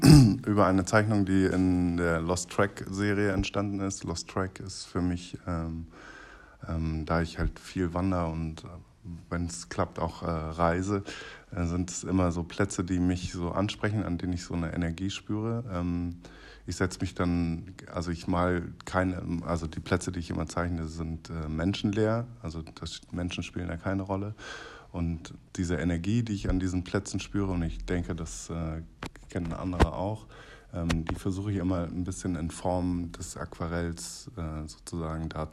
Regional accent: Hamburg, Germany; Ich bin Künstler aus Hamburg

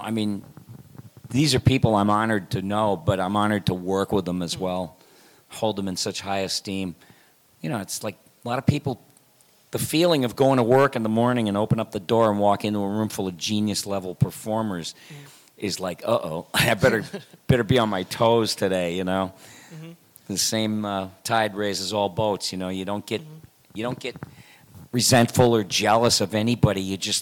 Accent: Michigan, United States; And he's from Michigan. I'm from Michigan.

